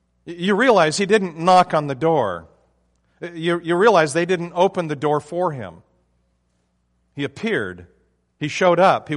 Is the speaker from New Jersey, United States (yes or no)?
no; Texas, United States; I'm from Texas. It's peace, y'all.